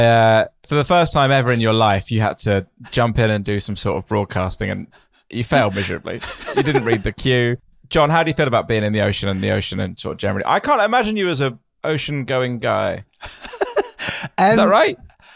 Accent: United Kingdom; I imagine it's because I'm very British, I'm too embarrassed to let that be known.

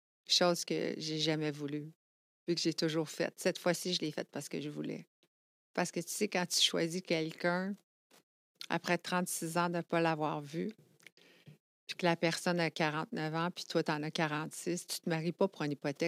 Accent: United States; Je suis Américaine.

